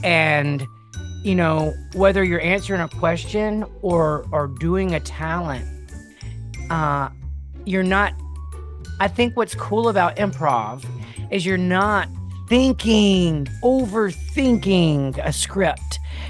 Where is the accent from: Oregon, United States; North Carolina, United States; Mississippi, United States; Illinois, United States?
Mississippi, United States; now in New Orleans, United States; I'm from South Mississippi.